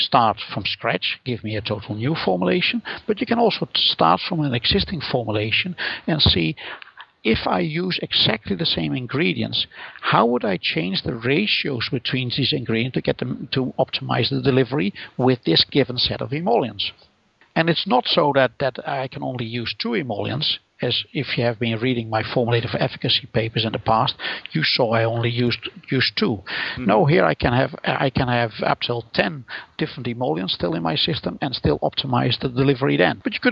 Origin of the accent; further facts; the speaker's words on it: Netherlands; accent: Dutch; English is a second language; albeit in my horrible Dutch accent